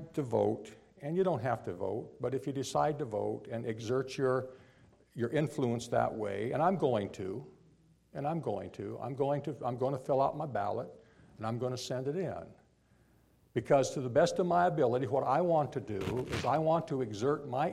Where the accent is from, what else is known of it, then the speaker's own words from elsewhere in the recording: United States; born there; I'm patriotic. I'm thankful that I was born in America.